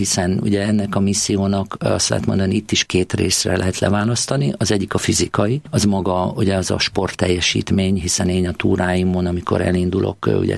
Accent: Maklár, Heves, Hungary; Én Eger mellett egy nagyobb községben nőttem fel, Makláron

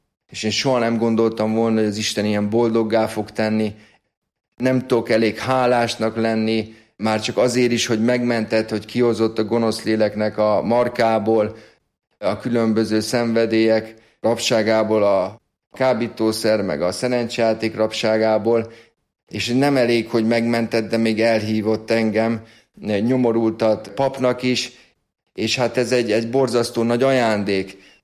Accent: Sopron, Győr-Moson-Sopron, Hungary; Soproni származású vagyok, ezért 4. év végén kértem

